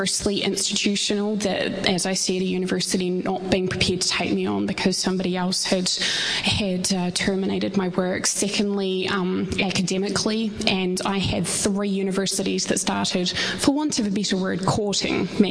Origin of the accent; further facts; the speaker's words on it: New Zealand; as a Kiwi who has no EU rights, no EU passport, no recourse to extra funds from the state at all